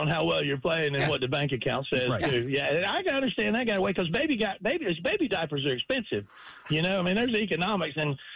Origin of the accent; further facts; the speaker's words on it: Cleveland, Tennessee, United States; born there; It's part of the world that I'm from. I was born in Cleveland, Tennessee